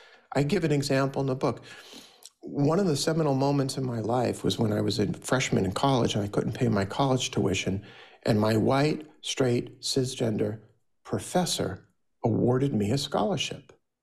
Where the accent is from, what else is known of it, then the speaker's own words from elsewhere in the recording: Brooklyn, New York, United States; I know in my own life, growing up in Brooklyn, I know with the benefit of hindsight that banks and real estate agents benefited from redlining and blockbusting.